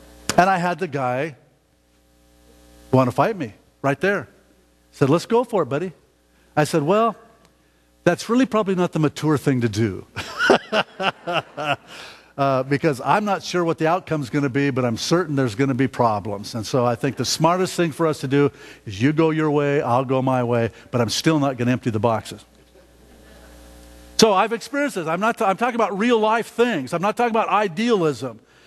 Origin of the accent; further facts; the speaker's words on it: Reno, Nevada, United States; now in Zillah, United States; Who would have known that I would be in Zillow, Washington? I came from Reno, Nevada.